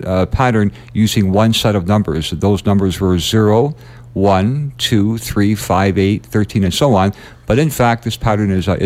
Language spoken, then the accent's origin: English; Windsor, Ontario, Canada; born and raised in Windsor, educated right here at the University of Windsor, traveled overseas, taught in Vietnam, Japan, South Korea